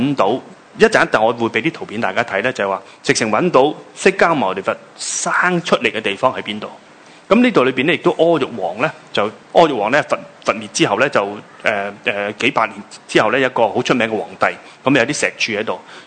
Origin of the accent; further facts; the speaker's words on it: China; 咁我哋中國人咧就話啊，呢日咧就係、是、我哋記載就係4月初8